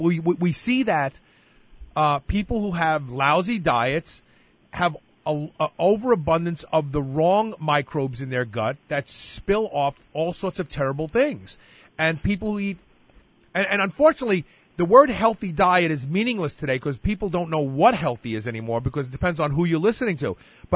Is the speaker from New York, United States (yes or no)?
yes; Brooklyn, New York, United States; I always mispronounce it because I'm from Brooklyn